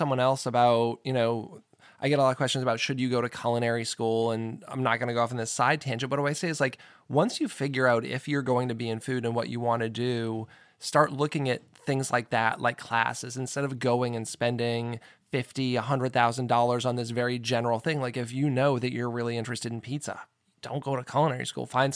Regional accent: Massachusetts, United States; I grew up exclusively with Greek pizza. I grew up in Massachusetts, and I didn't know, I had never had any pizza other than that until like I went away to college.

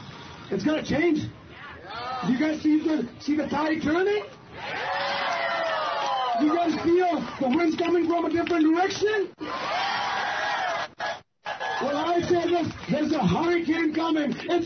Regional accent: Canada; We're not Indians. We're not Filipino. We're Canadians.

